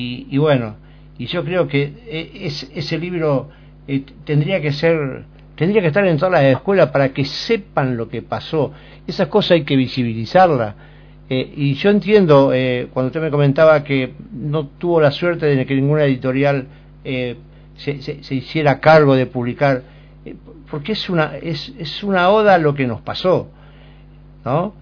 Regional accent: Clorinda, Formosa, Argentina; yo soy de Clorinda. Cuéntemelo a mí, que yo nací en Clorinda, provincia de Formosa.

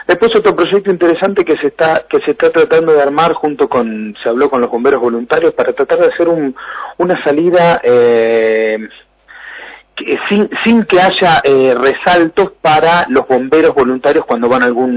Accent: Empalme, Santa Fe, Argentina; Sí, yo soy de Empalme.

